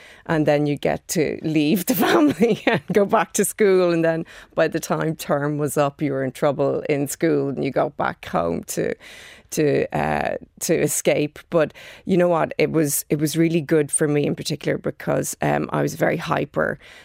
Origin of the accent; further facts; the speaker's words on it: Maynooth, Leinster, Ireland; I grew up in Maynooth, right beside the mill.